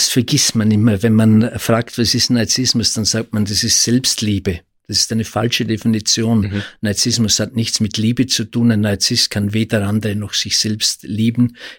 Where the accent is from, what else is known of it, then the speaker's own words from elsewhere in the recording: Austria; Im Jahr 1908 bzw. 1912 ist es einer psychischen Störung erklärt worden, bei uns in Österreich, Sigmund Freud, und heute ist es ein gesellschaftliches Ideal.